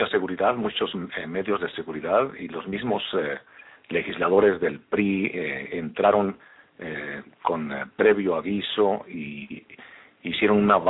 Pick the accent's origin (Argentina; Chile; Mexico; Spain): Mexico; Y me imagino, yo como mexicano, o tú como mexicana, ¿cómo te sientes?